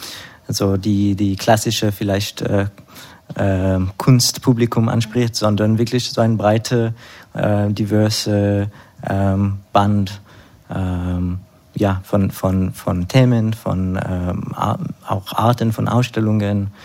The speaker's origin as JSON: {"language": "German", "town": "Jerusalem", "region": "Jerusalem District", "country": "Israel", "tie": "born or raised there", "lives_now": "Berlin, Germany", "said": "Erstmal in Jerusalem, wo ich geboren bin und aufgewachsen."}